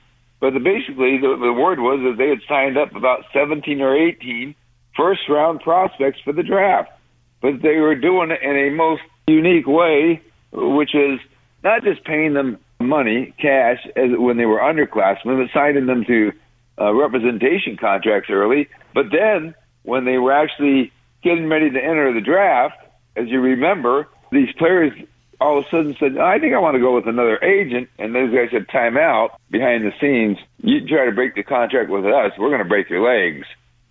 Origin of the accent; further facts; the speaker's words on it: Los Angeles, California, United States; 6 years in Los Angeles at my hometown newspaper, The Daily Breeze